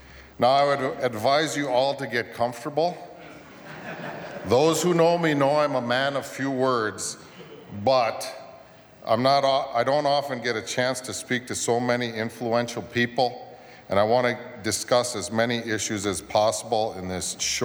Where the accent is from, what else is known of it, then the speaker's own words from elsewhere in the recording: Ontario, Canada; I am from the Eagle Clan, Odawa Zagayaganing and Dunjaba, I am from Odawa Lake. That's what we call our home, Odawa Lake.